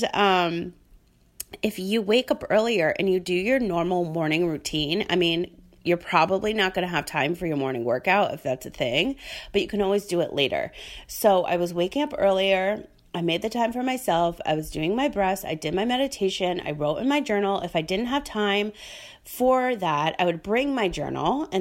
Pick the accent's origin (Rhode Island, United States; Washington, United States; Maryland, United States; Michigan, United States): Rhode Island, United States; So I grew up in hurricanes. I grew up in Rhode Island.